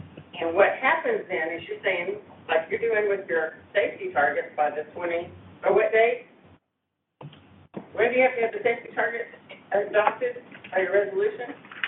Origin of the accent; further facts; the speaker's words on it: Kentucky, United States; I was like, oh, I'm from Kentucky.